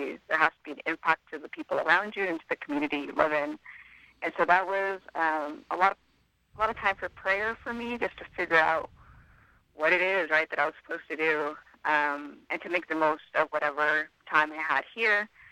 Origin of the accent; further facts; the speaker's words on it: San Francisco, California, United States; Yeah, I grew up in San Francisco, mm-hmm. Oakland, most of the East Bay, yeah.